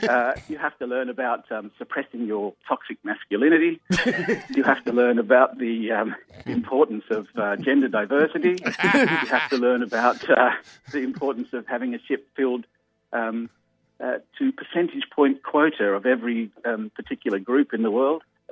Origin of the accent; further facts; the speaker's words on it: Australia; moved away; Both of us were born and raised in Australia, but both of us lived for a long time overseas.